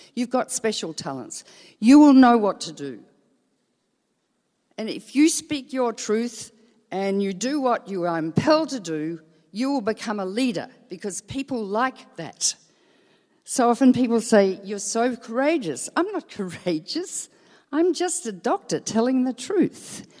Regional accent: Melbourne, Victoria, Australia; And I was brought up in Melbourne where that film was set.

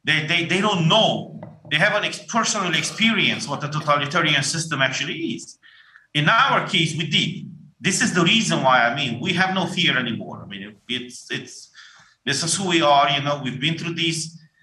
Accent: Romania; in my case, you know, I'm from Romania.

